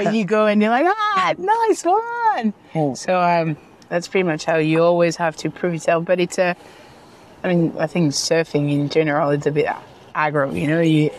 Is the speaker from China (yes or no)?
no; Morocco; even though I was born and raised in Morocco